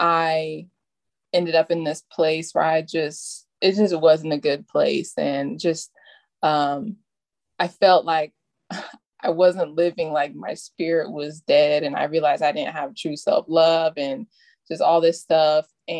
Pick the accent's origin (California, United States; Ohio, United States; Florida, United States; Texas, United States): California, United States; Fresno; moved away as an adult; also born or lived in Huntsville, Alabama; Well, so you already said I'm from Fresno, California. I was born and raised there. I lived there until I was 18. I went to school in Huntsville, Alabama, which is like across the country in the South.